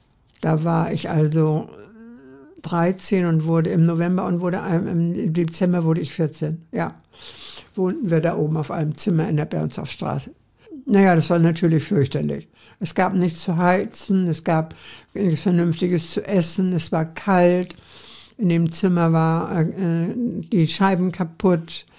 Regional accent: Hamburg, Germany; Und jetzt kommt eben meine Kindheitserinnerung an St. Pauli, weil ich nämlich von der Seilerstraße jeden Morgen, also erstmal von der Schlachterstraße zur Seilerstraße marschieren musste, über die Reeperbahn und mittags wieder zurück.

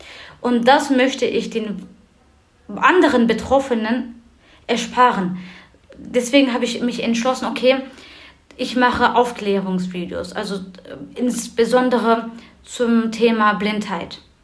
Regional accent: Germany; first language Turkish; German is a second language

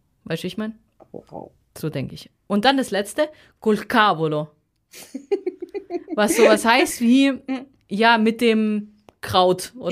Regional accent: Italy; Wir sind ja Italiener

